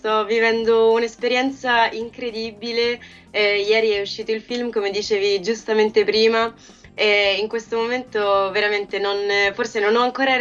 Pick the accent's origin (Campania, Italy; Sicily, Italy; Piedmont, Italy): Sicily, Italy; Palermo; Credo che la cosa più bella da palermitana è riuscire a rappresentare